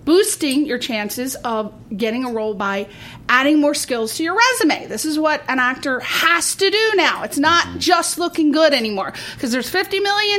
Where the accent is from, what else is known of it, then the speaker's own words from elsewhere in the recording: Ireland; I talk filthy dirty like a sailor. I'm Irish. It's just what we do. It's whiskey and talking dirty. That's our thing.